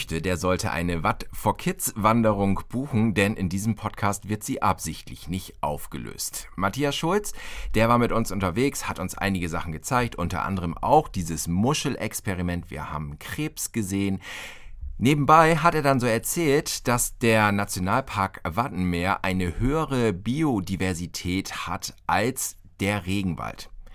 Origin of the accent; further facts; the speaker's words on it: North Sea coast, Germany; ich bin an der Nordsee aufgewachsen